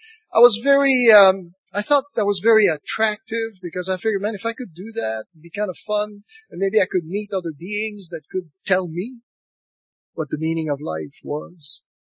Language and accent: English; France; accent: French; English is a second language; I've worked so hard on my English that my French accent has become, for all practical purposes, undetectable. So if I don't say where I'm from, people can't guess.